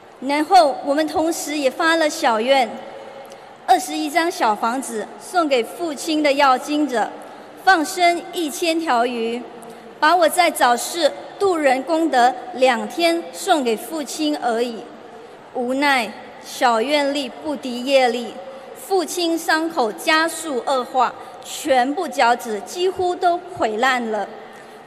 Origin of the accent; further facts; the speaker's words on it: Malaysia; 大家好，我是来自马来西亚的